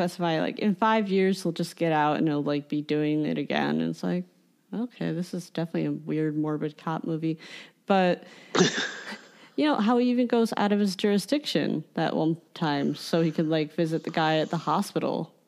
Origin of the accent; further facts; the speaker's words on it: Ireland; As an Irish person, I totally was like, yeah, that should actually make sense.